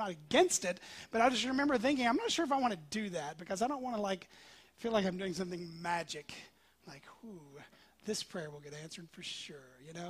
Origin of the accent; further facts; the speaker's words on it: Tennessee, United States; The first time I came to Texas from East Tennessee, where we have mountains and hills, okay